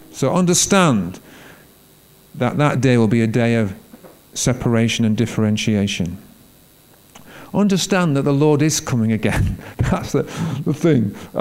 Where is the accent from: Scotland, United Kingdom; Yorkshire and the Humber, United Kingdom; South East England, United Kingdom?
Yorkshire and the Humber, United Kingdom; Hull; I'm a season ticket holder with my son, and I come from Hull.